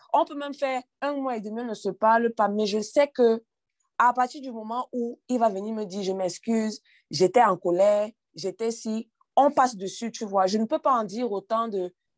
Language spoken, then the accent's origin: French; Canada; born there; je suis née au Canada, donc je n'ai pas besoin de faire des démarches pour un visa.